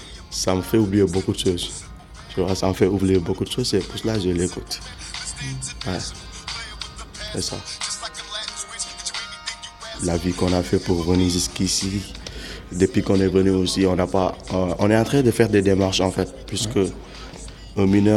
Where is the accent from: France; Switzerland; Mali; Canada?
Mali; Du Mali. Je viens du Mali.